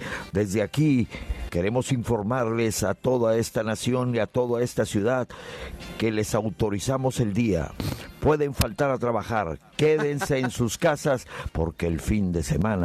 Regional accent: Mexico City, Mexico; Yo vengo de la Ciudad de México, del Hollywood de Latinoamérica

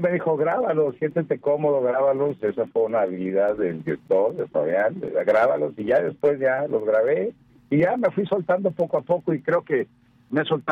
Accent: El Paso, Texas, United States; No, soy paseño, allá nací, crecí allá, estudié en Guadalajara.

